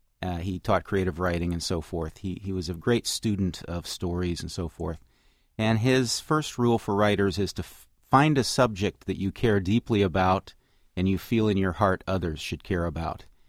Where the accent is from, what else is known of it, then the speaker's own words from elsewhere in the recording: Indianapolis, Indiana, United States; probably my greatest credential for writing about Vonnegut is I am from Indianapolis. I understand what he sometimes derided and sometimes celebrated as Midland City. I grew up in suburban Indianapolis